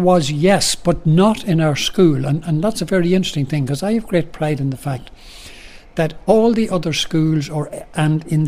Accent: Cooley, County Louth, Ireland; And I actually come from a very small area in Cooley, which is known as the Bush.

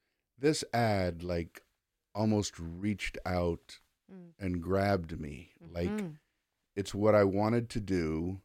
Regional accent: Miami, Florida, United States; So anyway, I grew up in Miami, Florida.

